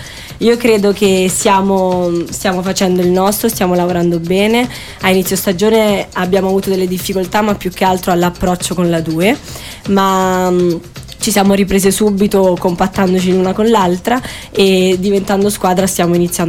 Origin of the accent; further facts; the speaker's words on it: Naples, Campania, Italy; Io sono napoletana.